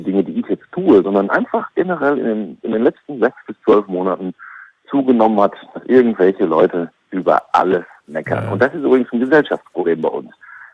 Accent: Oldenburg, Lower Saxony, Germany; Und da würde ich als Oldenburger erstmal sagen

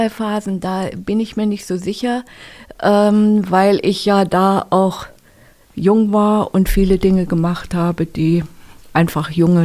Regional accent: Germany; Ich bin ja geboren in der sowjetischen Besatzungszone, bin dann aufgewachsen im Aufschwung der DDR

